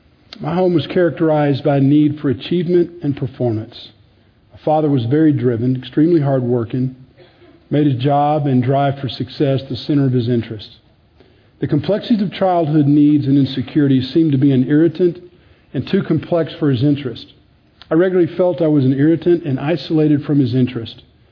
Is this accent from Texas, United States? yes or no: yes; Dallas, Texas, United States; I'm from Dallas, born and raised.